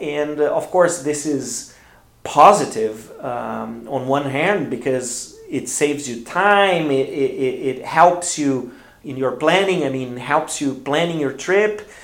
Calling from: Porto Alegre, Rio Grande do Sul, Brazil; English is a second language

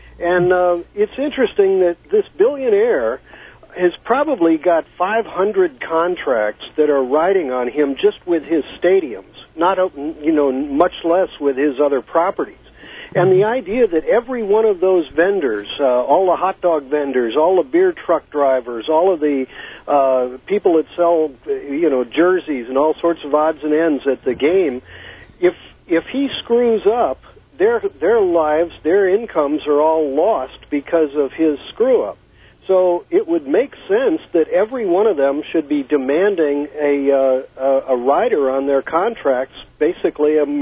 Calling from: San Francisco, California, United States; Yeah, greetings from San Francisco.

